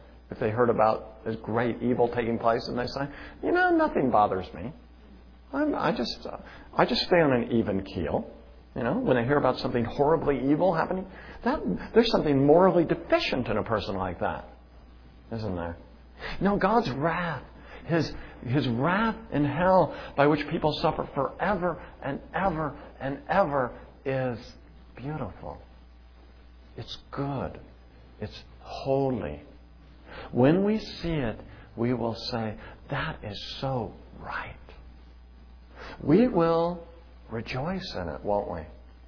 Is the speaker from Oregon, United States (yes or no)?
yes; Salem, Oregon, United States; moved away; also born or lived in Los Angeles / St. Paul; My first one is, I'm originally from Salem, Oregon. In Salem, Oregon, they have spring.